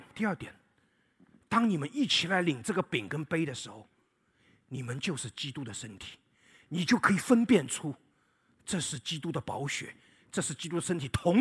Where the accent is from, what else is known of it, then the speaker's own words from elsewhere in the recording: China; now in Finland; 只有我一个华人，只有我一个中国人，只有我一个是老外，